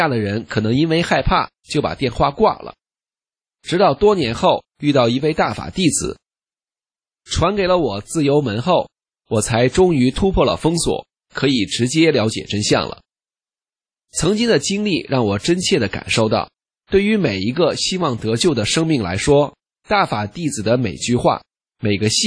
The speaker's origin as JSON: {"language": "Chinese", "country": "China", "said": "我想他应该没有我们大陆人的顾虑吧"}